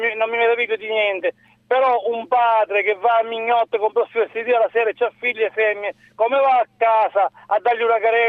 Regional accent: Catania, Sicily, Italy; Sono di Catania.

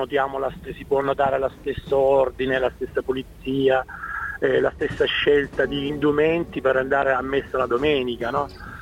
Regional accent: Latiano, Apulia, Italy; È stata mia mamma nel mio paese, che è una provincia di Brindisi, si chiama Latiano

